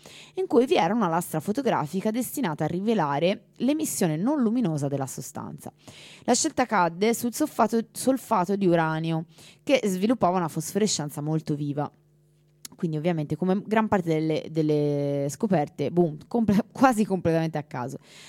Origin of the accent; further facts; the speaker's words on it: Florence, Tuscany, Italy; da fiorentina mi sento punta e colta nel vivo